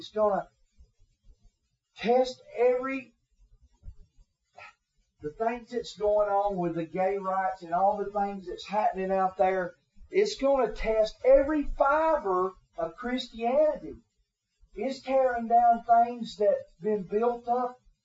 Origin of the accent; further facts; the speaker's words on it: the South, United States; It was about heritage and who I was from the South.